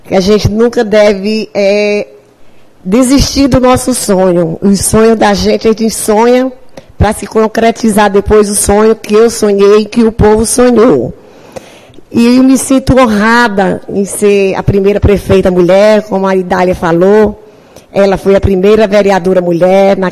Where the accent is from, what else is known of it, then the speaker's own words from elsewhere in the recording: Rio Grande do Norte, Brazil; now in Guadalupe, Brazil; Sou do Rio Grande do Norte, todos sabem da nossa história. Cheguei no Piauí há mais de 50 anos atrás.